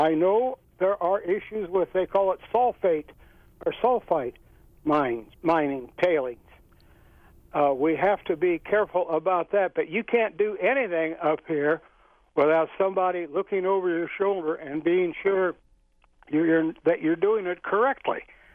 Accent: Indiana, United States; I retired up here. I'm from Indiana. And I love it up here.

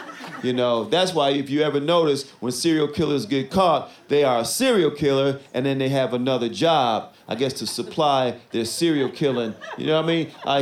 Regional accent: Chicago, Illinois, United States; I'm from Chicago. We don't know, you know.

